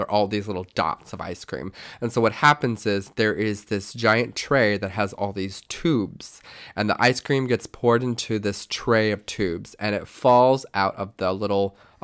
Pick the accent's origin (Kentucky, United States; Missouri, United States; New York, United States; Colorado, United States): Kentucky, United States; My life was very interesting growing up in Kentucky as being a half Puerto Rican, Korean, white, very flamboyant, gay man.